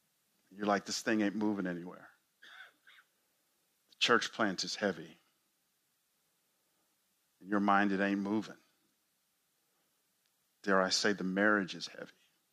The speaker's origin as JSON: {"language": "English", "town": "Atlanta", "region": "Georgia", "country": "United States", "tie": "born or raised there", "said": "I grew up in Atlanta, and I remember going out for spring football"}